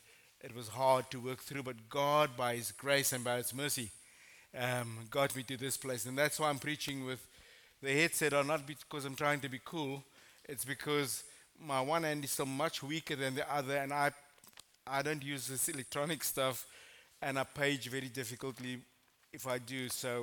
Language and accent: English; Strand, Western Cape, South Africa; now in Worcester, South Africa; So I've been in Worcester for 8 years. I grew up in the Strand. Born and bred there, and then moved to Worcester 8 years ago